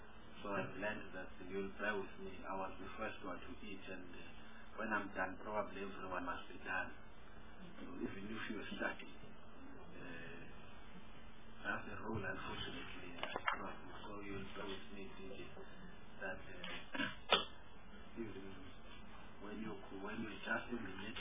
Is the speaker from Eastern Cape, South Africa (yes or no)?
yes; Eastern Cape, South Africa; I was born in Port Elizabeth. And I grew up in the rural villages of a place called Tid.